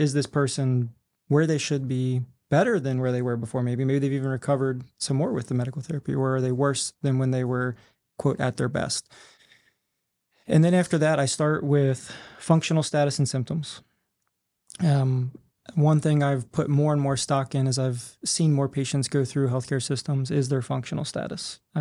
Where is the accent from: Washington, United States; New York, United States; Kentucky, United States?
Kentucky, United States; And I'm from Kentucky. I like to keep things simple.